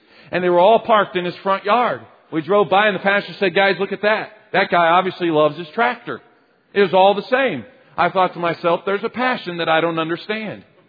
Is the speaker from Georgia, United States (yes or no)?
no; Kansas City, Missouri, United States; Now, I'm from Kansas City.